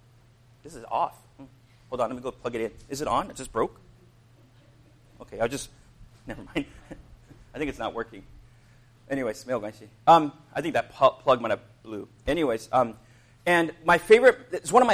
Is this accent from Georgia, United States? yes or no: no; Illinois, United States; It's one of many stories I have about my growing up in Illinois for a few years.